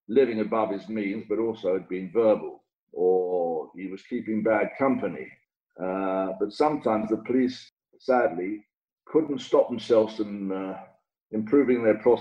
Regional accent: London, United Kingdom; Because I come from North London and it sounded as if it should be near Brighton.

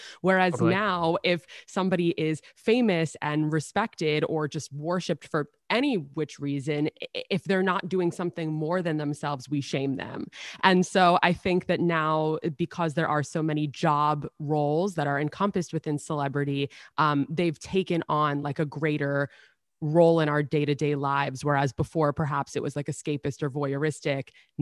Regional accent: New York City, New York, United States; maybe it's because of my age, maybe it's because of growing up in New York City.

